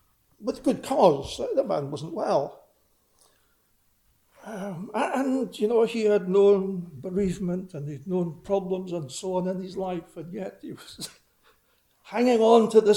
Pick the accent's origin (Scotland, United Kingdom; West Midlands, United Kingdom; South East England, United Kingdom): Scotland, United Kingdom; Arbroath; during the 50s, that seems a long time ago, I was brought up in Arbroath, just up the coast there, and I spent many happy years there.